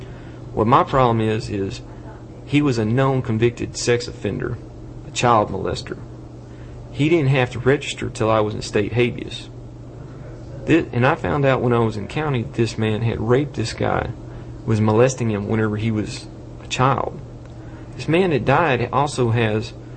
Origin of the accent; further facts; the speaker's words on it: Commerce, Texas, United States; Well, I was from Commerce, Texas.